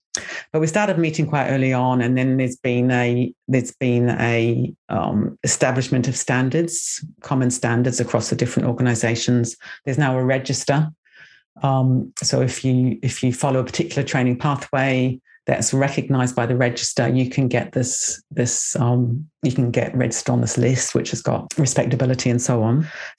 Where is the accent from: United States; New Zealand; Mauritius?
New Zealand; You know, I grew up in New Zealand in the 70s.